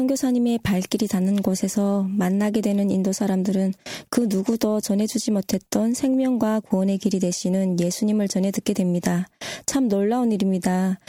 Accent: North Korea; 우리 고향 땅에 있는 북조선 신자분들을 위해서도

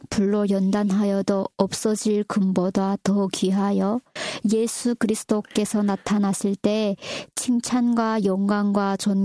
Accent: North Korea; now in South Korea; 제 고향 저기 북조선을 떠나서 네 여기 온 게

